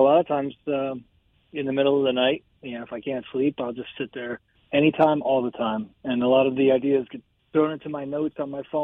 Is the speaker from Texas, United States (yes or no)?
no; Bedford Hills, New York, United States; I was born and raised in Bedford Hills, went to Fox Lane